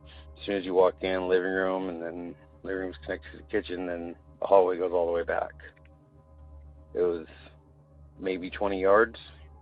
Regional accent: Willis, California, United States; now in Phoenix, United States; Live out here in Phoenix, but my experience happened in my hometown of Willis, California.

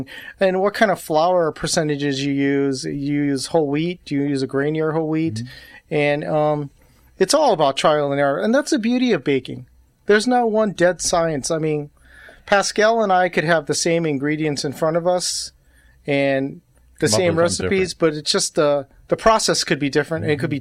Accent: California, United States; But, you know, as a Korean, as a younger Korean kid growing up in California, all I knew was King's Hawaiian.

